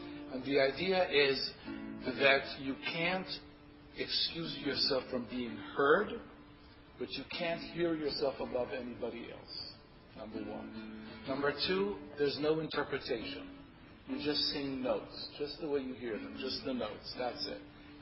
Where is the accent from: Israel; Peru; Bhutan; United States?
Israel; I was born and raised in Israel. My father was a Norwegian, not Jewish, who came to Israel in the War of Independence as a volunteer.